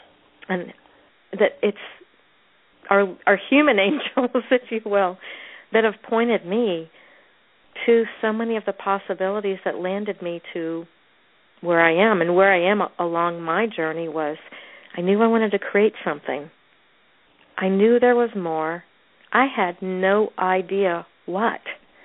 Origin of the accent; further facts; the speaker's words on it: New England, United States; It looked sort of like snow, but I'm from New England, and I knew it wasn't really snow.